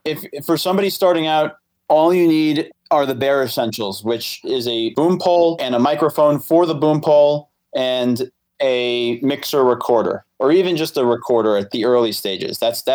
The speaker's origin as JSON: {"language": "English", "town": "Valley Stream", "region": "New York", "country": "United States", "tie": "born or raised there", "said": "So most of my life I lived in Valley Stream on Long Island. It's in the Nassau County region."}